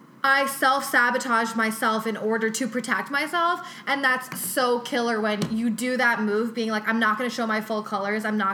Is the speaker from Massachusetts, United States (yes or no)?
yes; Boston, Massachusetts, United States; now in New York, United States; I'm from Boston. I moved here kind of recently.